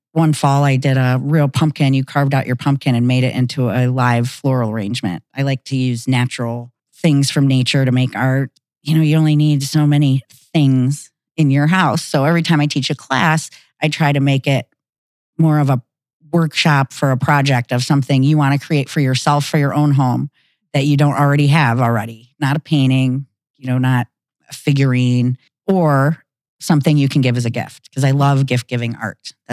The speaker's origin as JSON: {"language": "English", "region": "Ohio", "country": "United States", "lives_now": "Pine Island, United States", "said": "I am from Northeast Ohio. I am a transplant, like most are, up on Lake Erie."}